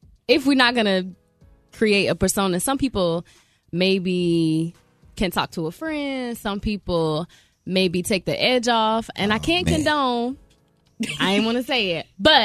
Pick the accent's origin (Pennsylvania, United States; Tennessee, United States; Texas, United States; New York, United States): Tennessee, United States; born there; So like I was born in Tennessee and I grew up between like a small town and then like a military base.